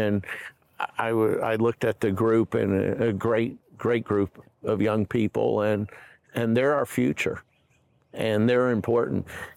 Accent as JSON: {"language": "English", "town": "Indianapolis", "region": "Indiana", "country": "United States", "tie": "born there", "said": "I do have three Canadian children that right. are there, but I was born in Indianapolis."}